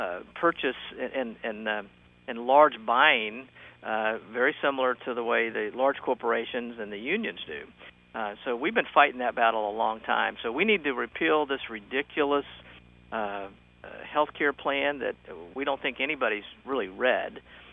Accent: Orlando, Florida, United States; I mean, I grew up in Orlando. My net's pretty wide in Central Florida.

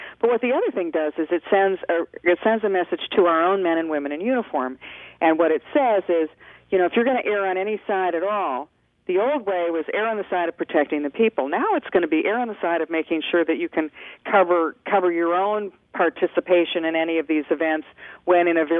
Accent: United States; I mean, I'm an American, and I'm really proud of it.

